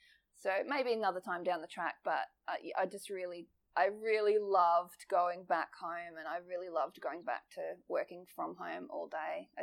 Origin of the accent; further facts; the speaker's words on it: Newcastle, New South Wales, Australia; I grew up in near Newcastle, near Williamtown Air Base.